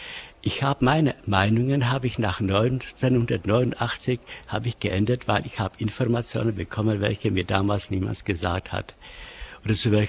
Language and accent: German; Czechia; mein Vater war ein Tscheche. Meine Mutter war eine Deutsche, ich bin ein Tscheche. Aber mein Vater war ein Kommunist, meine Mutter war katholisch, ich bin ein tschechischer Katholik.